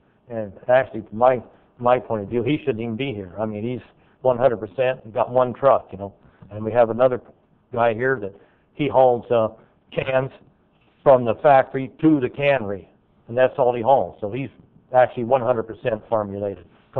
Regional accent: Turlock, California, United States; from Turlock, 1443 Sevens Road.

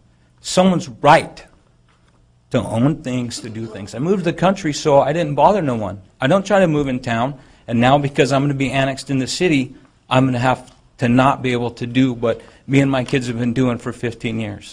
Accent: Oregon, United States; moved away; I was raised up in Oregon. I moved here. I started a family.

